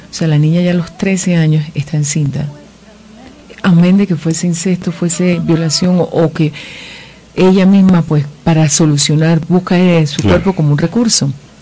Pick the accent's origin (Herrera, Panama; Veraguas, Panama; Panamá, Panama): Panamá, Panama; Curundú; ¿Por qué? Porque somos de Curundú.